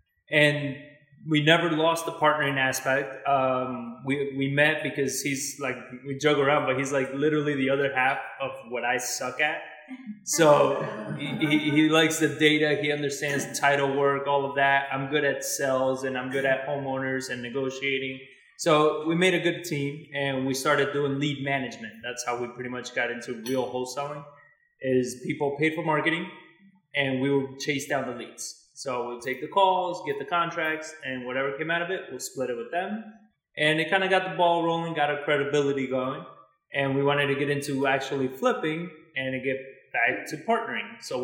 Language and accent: English; Argentina; I speak Spanish because I'm from Argentina.